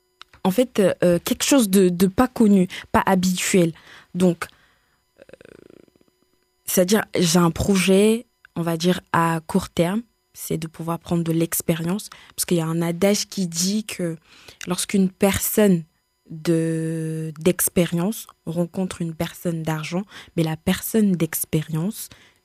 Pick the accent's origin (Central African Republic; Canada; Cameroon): Central African Republic; Bangui; Bah, je suis née à Bangui, grandi à Bangui, mais mes grands-parents, ils sont originaires de Bouzoum.